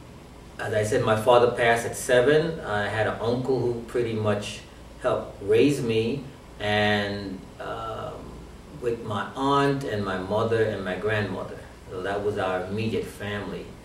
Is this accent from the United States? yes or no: no; Colón, Panama; Well, I was born on the in Cologne. My parents lived on the canal zone in Rainbow City.